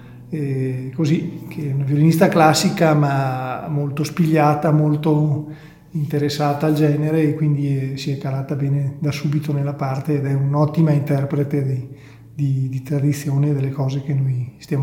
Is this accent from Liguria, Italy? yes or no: no; Pozzale di Cadore, Veneto, Italy; la variante cadorina, anzi del mio paese di Pozzale di Cadore.